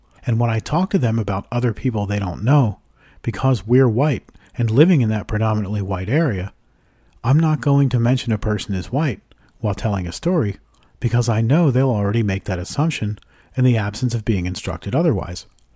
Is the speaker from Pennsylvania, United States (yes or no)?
yes; Philadelphia, Pennsylvania, United States; I grew up in Philly, which is incredibly diverse, specifically in terms of its white and black populations.